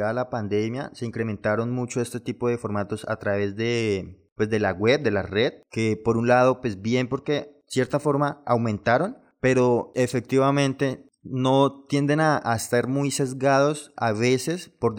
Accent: Colombia; los tres somos arquitectos colombianos

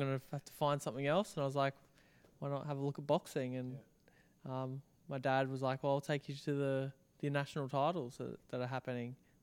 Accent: Brisbane, Queensland, Australia; Yeah. But I was born in Brisbane.

